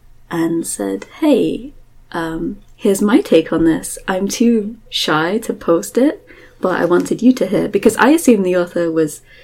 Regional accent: United Kingdom; I'm British, and they loved my accent

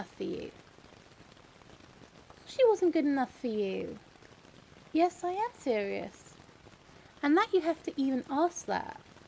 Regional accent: England, United Kingdom; I'm English, that's what we do.

